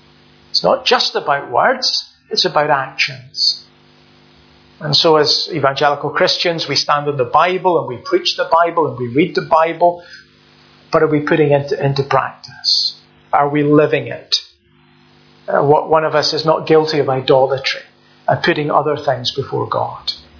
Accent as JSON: {"language": "English", "region": "Scotland", "country": "United Kingdom", "tie": "born or raised there", "said": "where I grew up in Lanarkshire, we lived not far from the Clyde Valley, where they have all the garden centres and all manner of different fruit orchards."}